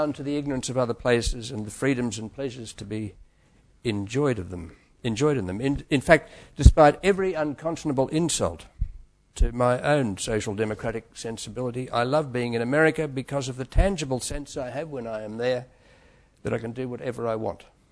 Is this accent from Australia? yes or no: yes; Melbourne, Victoria, Australia; moved away; And the fact that I'd said I came from Melbourne in Australia, it was just... It didn't matter.